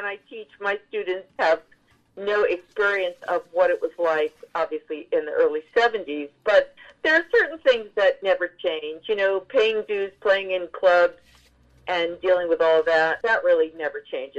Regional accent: New York City, New York, United States; Well, growing up in New York City, I was privileged to see the original Funny Girl starring … in 1964. I was a little girl

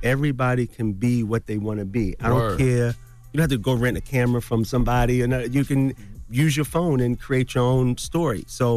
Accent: Baltimore, Maryland, United States; And you know, everybody knows my story, but I'm from Baltimore.

